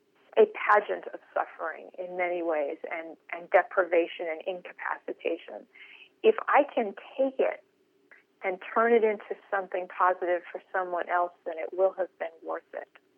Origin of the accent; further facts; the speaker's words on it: United States; and in being an American, being safe, being in an orderly society